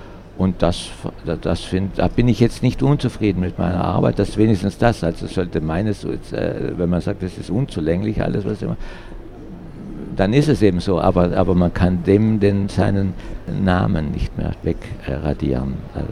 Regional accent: Southern Germany, Germany; Ich bin Süddeutscher, ich kenne mich in der deutschen Geschichte nicht so.

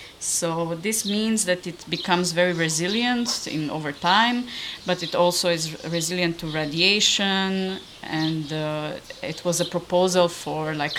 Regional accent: Timișoara, Timiș County, Romania; English is a second language; now in Berlin, Germany; I'm originally from Timișoara, so the west side of the country, and I've been developing my practice for over 10 years in Berlin.

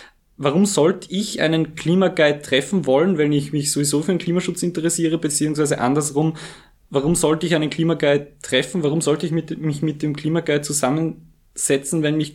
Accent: Freistadt, Upper Austria, Austria; also in meiner Heimatgemeinde in Freistadt

